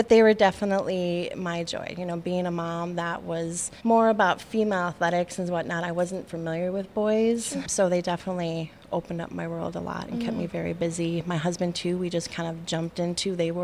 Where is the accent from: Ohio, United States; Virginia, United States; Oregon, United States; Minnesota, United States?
Minnesota, United States; So I am not originally from the central Minnesota area. I grew up in the Twin Cities area, born and raised.